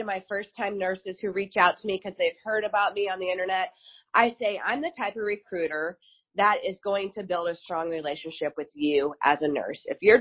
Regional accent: Omaha, Nebraska, United States; So I am born and raised in Omaha, Nebraska.

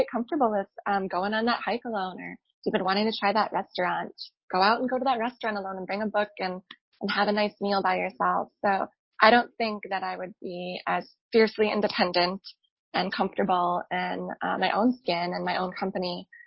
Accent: Midwest, United States; I grew up in the Midwest, so I didn't really have a ton of access to the mountains.

